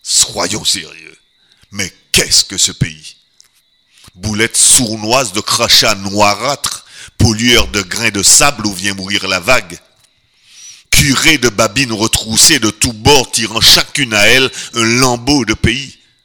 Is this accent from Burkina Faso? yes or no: no; Martinique; moved away as an adult; du seul fait que je suis né en Martinique, que j'y ai vécu pendant jusqu'à l'âge de 21 ans, je suis parti en 65, j'ai maintenant 62 ans, ben je suis autant martiniquais que guadeloupéen.